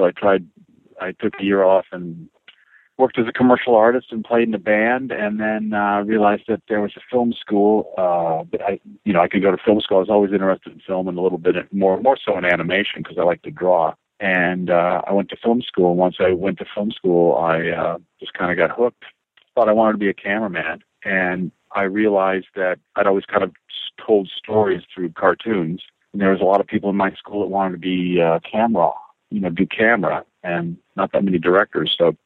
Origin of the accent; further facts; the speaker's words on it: Montana, United States; And as a kid growing up in Montana, I'd never seen anything like Reno, Nevada, like gambling 24 hours a day.